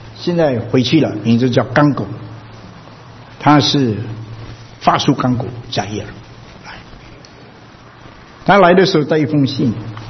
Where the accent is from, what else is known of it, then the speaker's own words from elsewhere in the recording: China; 我们中国人呢，不客气，顺便跟你说，到了美国，一般人都喜欢拿一个美国名字，对不对？